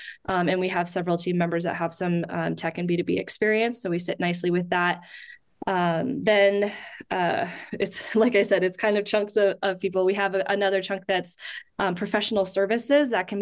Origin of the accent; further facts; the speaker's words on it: Alaska, United States; now in Las Vegas, United States; I am originally from Alaska, which I rarely find anyone who is.